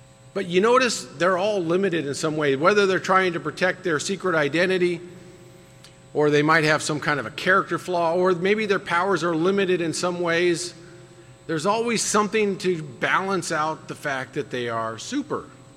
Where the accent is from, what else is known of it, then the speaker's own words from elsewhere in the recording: Seattle, Washington, United States; I was born in Seattle. Spent a lot of my formative years there.